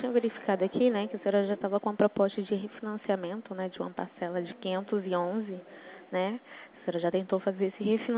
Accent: Pernambuco, Brazil; now in Rio de Janeiro, Brazil; eu sou pernambucana

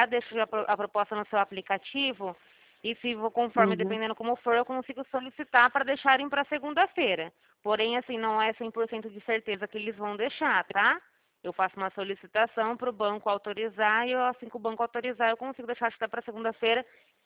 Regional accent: Araçatuba, São Paulo, Brazil; Araçatuba mesmo, aqui da General Glicério.

